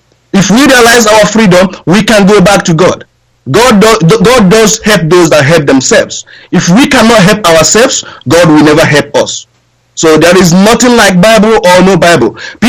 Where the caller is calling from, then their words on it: Wellington, New Zealand; I'm calling you from Wellington, New Zealand.